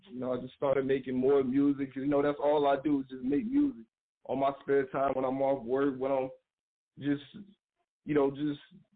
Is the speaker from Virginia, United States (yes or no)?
yes; Norfolk, Virginia, United States; Small town. You know, a lot of crazy shit that happened around here, but, you know, you got to move forward on that. It's good growing up around here, man.